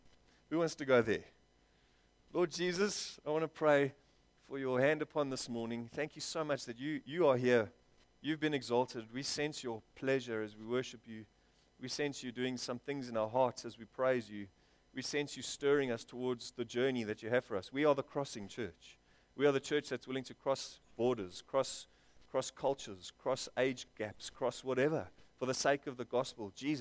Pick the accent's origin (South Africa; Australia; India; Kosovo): South Africa; You're a South African. I'm a South African. I love being a South African.